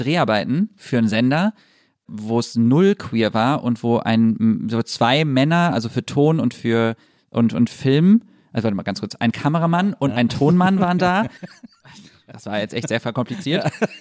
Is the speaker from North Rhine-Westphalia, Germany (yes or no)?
yes; Düsseldorf, North Rhine-Westphalia, Germany; Ich bin in Düsseldorf aufgewachsen.